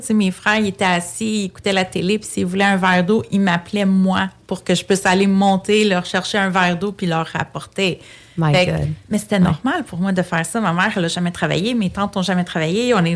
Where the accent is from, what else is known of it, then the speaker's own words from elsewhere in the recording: Quebec, Canada; born there; Je suis née au Québec, oui? Mais je suis d'origine grecque. J'ai grandi vraiment dans une famille très, très, très traditionnelle, très grecque, old school.